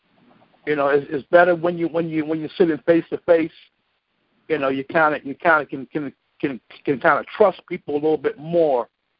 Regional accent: Buffalo, New York, United States; she's from my hometown, Buffalo. In Buffalo, we like to take action.

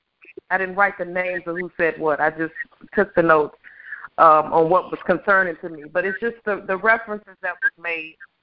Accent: United States; The culture of what we grew up in America.

